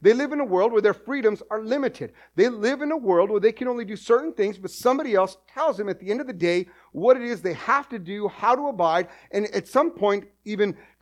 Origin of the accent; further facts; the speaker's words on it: New Mexico, United States; I grew up in an agricultural world in New Mexico. I grew up in San Juan County, where there's farms and ranchers.